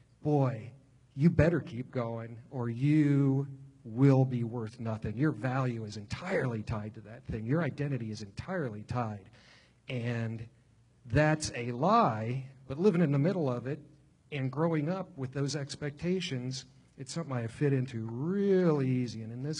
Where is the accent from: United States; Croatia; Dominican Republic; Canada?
United States; Upper Arlington, Ohio; I grew up in Upper Arlington, okay, and like there was a natural expectation in this, you know, affluent suburban area.